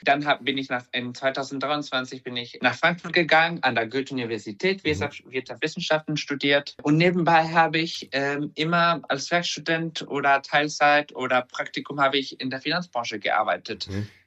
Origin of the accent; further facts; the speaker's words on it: Mexico City, Mexico; moved away as an adult; also born or lived in Málaga, Spain; now in Germany; ich komme ursprünglich aus Mexiko. Mein Vater ist Deutscher, meine Mutter ist Mexikanerin. Mhm. Ich bin in Mexiko geboren und aufgewachsen, in Mexiko-Stadt. Und ich habe 18 Jahre dort gelebt.